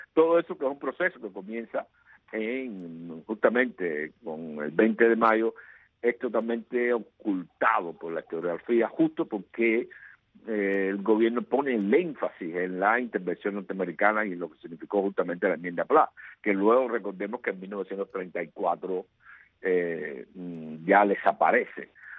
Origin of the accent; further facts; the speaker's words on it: Cuba; para nosotros como cubanos